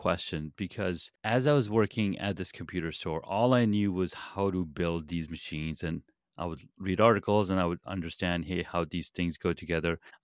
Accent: Saudi Arabia; And then growing up in Saudi Arabia, we only had two television channels.

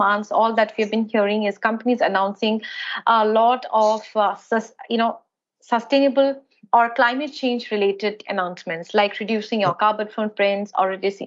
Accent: India; English is a second language; Now, my question also comes because we as an Indian, India, we are not a developed country.

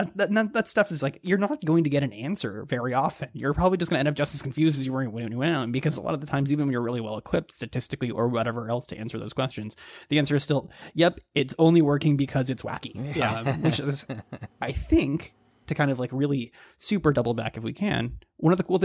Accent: Dallas, Texas, United States; I grew up in the Dallas area and could not have cared any less about the Texas Rangers

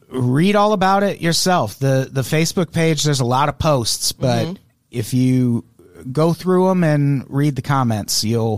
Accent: United States; I'm just selfish and greedy. I'm an American.

